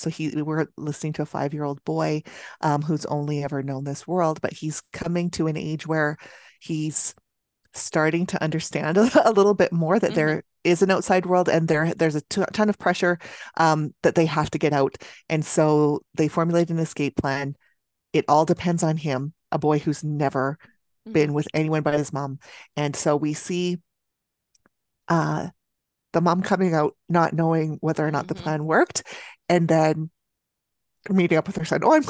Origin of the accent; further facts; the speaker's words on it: Canada; I'm from Canada, so the French-ish pronunciation